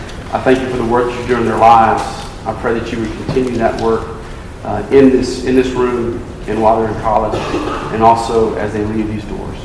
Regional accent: Louisiana, United States; I'm from Louisiana.

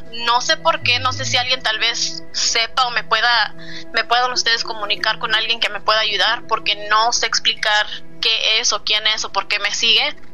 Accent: Houston, Texas, United States; Yo soy de aquí de Houston, pero mis papás son de Zacatecas y mi mamá es de Michoacán.

